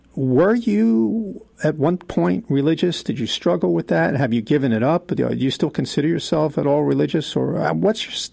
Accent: New York City, New York, United States; I grew up in New York City, and I've known a lot of people who consider themselves what they call ex-Catholics.

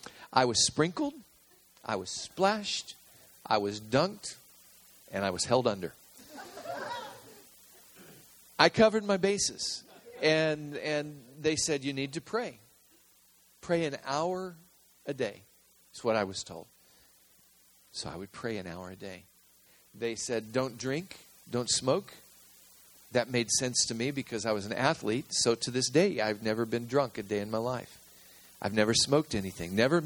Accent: Arkansas, United States; Remember, I told you I'm from Arkansas, so that's a good Arkansas word.

